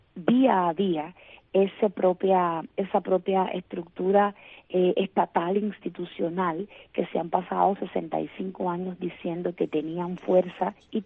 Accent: Cuba; somos efectivamente los cubanos y las cubanas de a pie, ¿no?

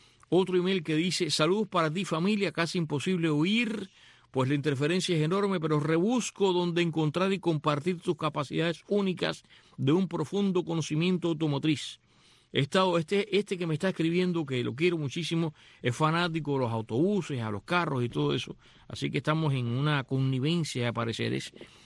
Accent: Bauta, Artemisa, Cuba; Hace años un muchacho de mi pueblo, de Bauta, tiene uno

